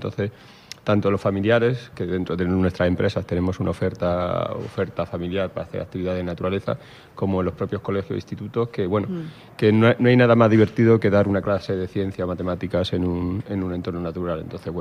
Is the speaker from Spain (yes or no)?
yes; Montoro, Andalusia, Spain; Yo soy de Montoro y mi pueblo es conjunto histórico-artístico, sí.